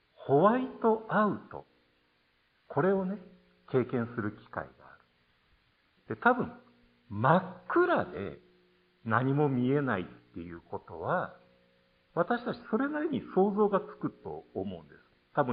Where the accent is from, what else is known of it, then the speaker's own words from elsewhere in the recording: Shizuoka, Japan; also born or lived in Akita; now in Omagari, Japan; 私この静岡出身ではありますけれども、静岡を離れた後半分以上の年月を雪国で過ごしてまいりました。で、特に今、まあ、未だ住んでいる大曲は秋田の中でも豪雪地帯の一つだと言われているところであり